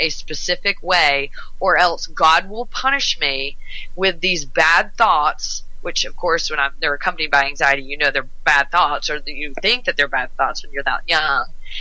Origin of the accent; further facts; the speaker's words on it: the South, United States; Now, I mean, I'm from the South. My dad's a minister, so I was saturated in the environment